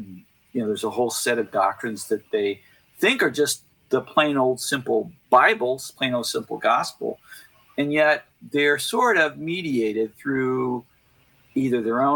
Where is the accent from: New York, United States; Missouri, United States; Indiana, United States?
Missouri, United States; St. Louis; and as I grew up, I had lots of friends I'm from St. Louis, so I had friends who were at Concordia Seminary